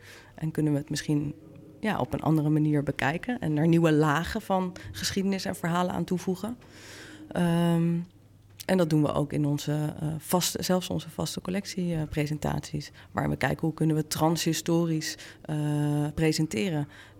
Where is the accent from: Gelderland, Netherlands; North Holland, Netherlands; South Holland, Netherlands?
North Holland, Netherlands; Amsterdam; ik ben Amsterdammer, dus ik leef sowieso in een bubbel.